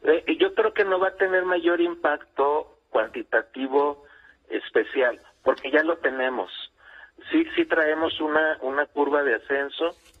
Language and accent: Spanish; Mexico; pues somos nosotros, somos mexicanos, y otra vez vamos al norte